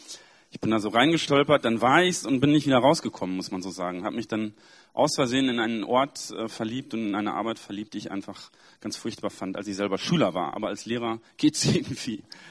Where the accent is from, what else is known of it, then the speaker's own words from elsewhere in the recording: Münster, North Rhine-Westphalia, Germany; Meine Eltern wohnen in Münster, kommen aus Münster. Und ich komme auch aus Münster.